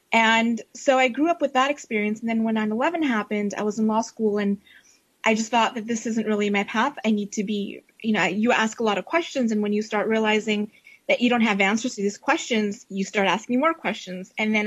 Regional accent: Pakistan; born there; So my mom is Pakistani. My dad is from Afghanistan. And I was born in Pakistan.

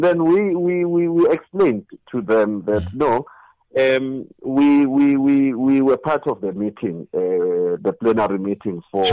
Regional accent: Mpumalanga, South Africa; when the provincial coordinator is from Esanzeni, I'm from Getsibande.

